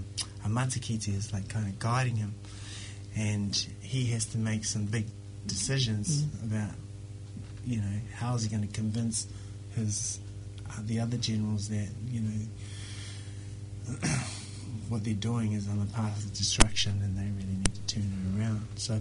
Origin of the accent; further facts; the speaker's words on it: Auckland, New Zealand; I grew up in South Auckland, like way south, deep South Auckland, out towards Tuakau. And it's usually, you know, Pākehā Māori. And then I moved to Auckland in the 70s, as a little boy. Moved into a Polynesian neighbourhood.